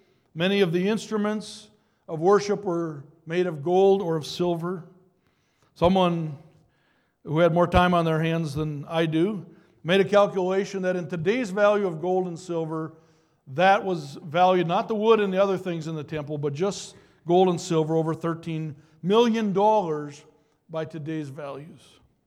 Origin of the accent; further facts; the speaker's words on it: Brooklyn Center, Minnesota, United States; I grew up in Brooklyn Center and never was embarrassed growing up to say I'm from the suburb of Brooklyn Center, north side of Minneapolis.